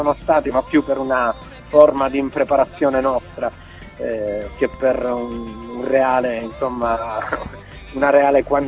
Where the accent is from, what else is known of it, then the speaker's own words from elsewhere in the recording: Apulia, Italy; si sente un po' della mia terra, no? Del Salento